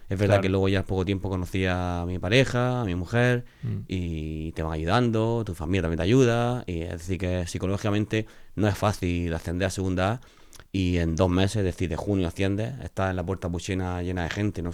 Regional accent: Andalusia, Spain; futbolista, 24 años, almeriense

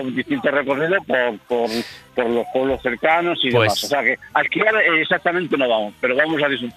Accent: Extremadura, Spain; Yo soy extremeño, soy de tierra caliente

